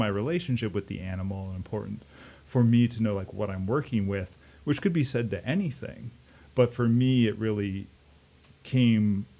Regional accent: Sitka, Alaska, United States; Yeah, I grew up in Sitka

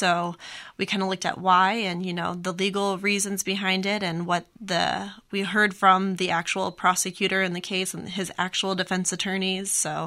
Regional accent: St. Louis, Missouri, United States; Well, I'm from St. Louis originally, but I went to college in Indiana

